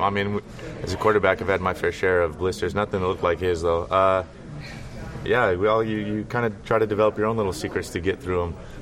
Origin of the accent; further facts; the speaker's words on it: San Diego, California, United States; You know, I grew up in San Diego, so very familiar with the AFC West